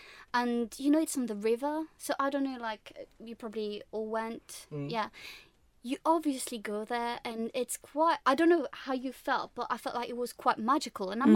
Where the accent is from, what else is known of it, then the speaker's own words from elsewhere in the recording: Paris, Île-de-France, France; I'm from France, and for me, it's obviously very personal as well. I have a personal history with Notre Dame. My family has one, and I grew up in Paris for 14 years.